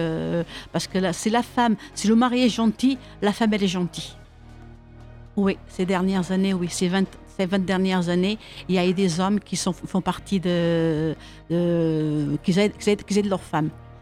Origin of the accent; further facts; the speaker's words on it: Portugal; now in Évreux, France; ça fait quand même 52 ans que je suis à Évreux, je suis portugaise, et donc mes parents m'ont amené à Évreux